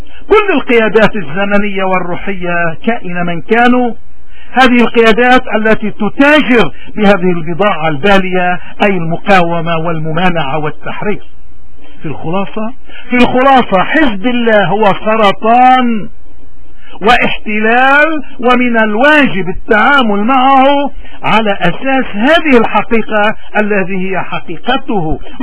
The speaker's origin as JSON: {"language": "Arabic", "country": "Lebanon", "said": "علينا كلبنانيين ومن كل الشرائح مذهبية وسياسية وطائفية وعقائدية أن نتوقف"}